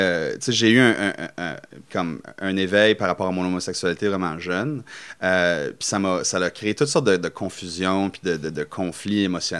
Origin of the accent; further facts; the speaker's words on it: Sudbury, Ontario, Canada; also born or lived in Ottawa; Donc, j'ai habité à Sudbury le premier 18 ans de ma vie. Après ça, j'ai déménagé à Ottawa pour faire mes études. J'ai fait mon bac à l'Université d'Ottawa. J'ai vécu à Toronto pendant un an, mais après ça, j'ai décidé, je reviens dans l'Est, puis j'ai décidé de m'établir à Ottawa.